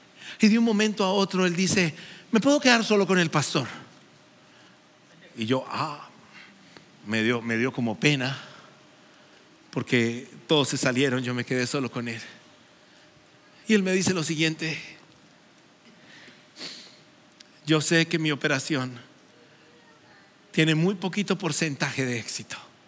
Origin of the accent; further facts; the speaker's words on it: Colombia; quieto, que yo soy colombiano